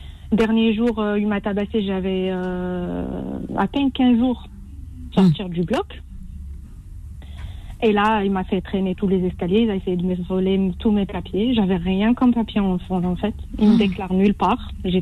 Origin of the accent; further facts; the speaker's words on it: Algeria; Moi, au bled, c'est vrai, je suis algérienne et tout, mais ça n'existe pas ça.